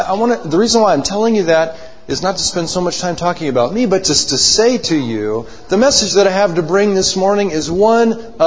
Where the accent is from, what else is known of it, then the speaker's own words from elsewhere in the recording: Bozeman, Montana, United States; Yes, like Brother Kevin just said, we're from Bozeman